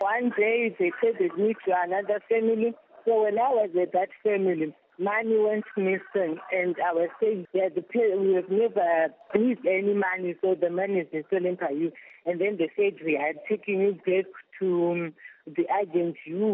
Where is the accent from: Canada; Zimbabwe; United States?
Zimbabwe; now in Kuwait; I came from Zimbabwe to Kuwait.